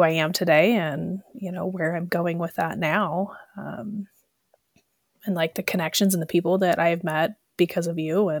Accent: Oregon, United States; now in Montana, United States; Well, I moved to Montana 4 years ago. I'm originally from Oregon.

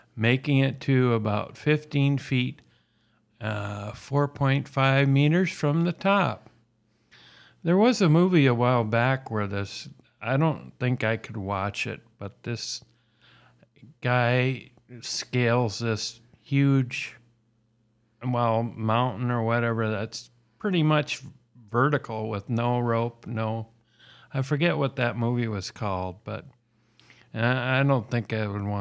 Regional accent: Minnesota, United States; Actually, more so than even my home state of Minnesota.

